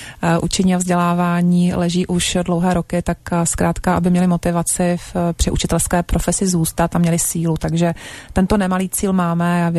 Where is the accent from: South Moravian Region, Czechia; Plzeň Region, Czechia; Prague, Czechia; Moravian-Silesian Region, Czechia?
South Moravian Region, Czechia; Brno; protože sama jsem z Brna a my ano.